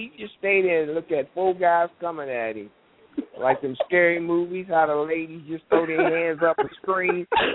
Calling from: Dayton, Ohio, United States; I'm calling from Dayton, Ohio.

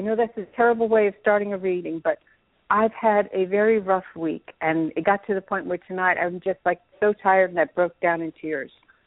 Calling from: New York, United States; I'm calling from New York.

